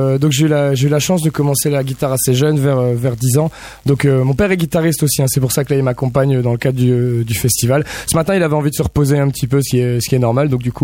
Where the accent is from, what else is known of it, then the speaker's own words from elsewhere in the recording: Lille, Hauts-de-France, France; born there; Alors comme je suis né à Lille, je me dis dans le nord, je me dis bon, moi je suis ch'tiwaïen